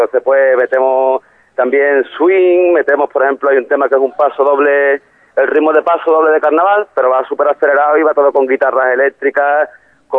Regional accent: Cádiz, Andalusia, Spain; somos de Cádiz, pero vamos a ser puntuales para romper un poquito el tópico

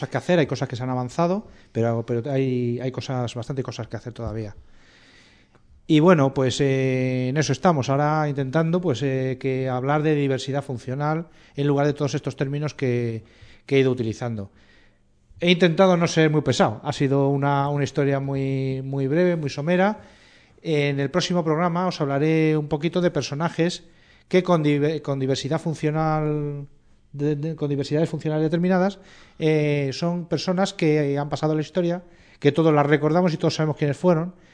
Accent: Leganés, Community of Madrid, Spain; vivía yo aquí en Leganés, además, pues yo me crié en Leganés.

